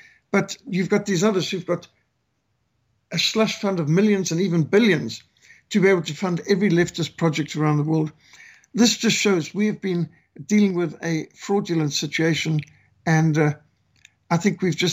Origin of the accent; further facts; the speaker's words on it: Zimbabwe; My home country of Rhodesia was betrayed by US involvement